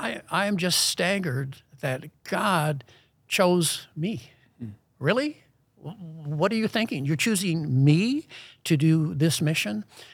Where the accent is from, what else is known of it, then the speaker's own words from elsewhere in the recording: Detroit, Michigan, United States; Growing up in Detroit, Michigan, about 39 years ago, maybe a few more. But growing up in Detroit, Michigan, I grew up in a household.